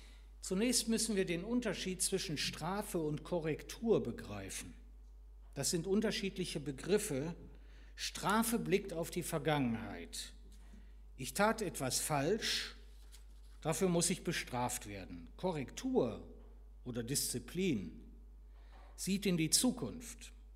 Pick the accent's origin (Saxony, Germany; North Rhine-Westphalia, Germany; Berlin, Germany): North Rhine-Westphalia, Germany; Ich bin ja nah am Ruhrgebiet aufgewachsen.